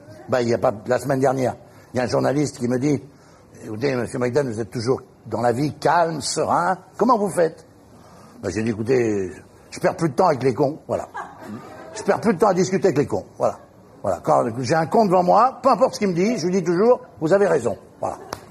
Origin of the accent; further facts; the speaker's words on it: Grenoble, Auvergne-Rhône-Alpes, France; J'ai dit, je suis de Grenoble.